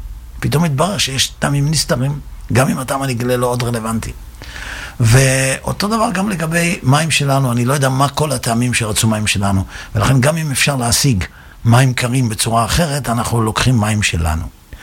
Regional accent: Netanya, Central District, Israel; also born or lived in Tel Aviv; אני גדלתי בנתניה ולפני כן בתל אביב

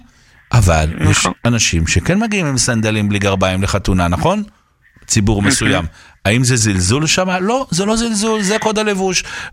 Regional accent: Bnei Brak, Tel Aviv District, Israel; אנחנו פרימיטיבים מבני ברק.

